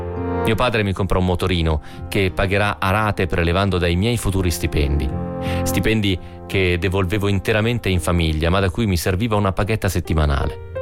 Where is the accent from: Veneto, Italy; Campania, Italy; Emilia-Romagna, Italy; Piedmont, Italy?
Veneto, Italy; Vigonza; in una piccola azienda di Vigonza, il mio paese